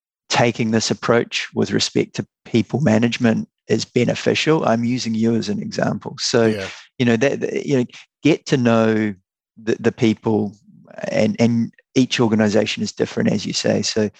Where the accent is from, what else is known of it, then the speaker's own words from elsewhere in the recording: New Zealand; I'm from New Zealand.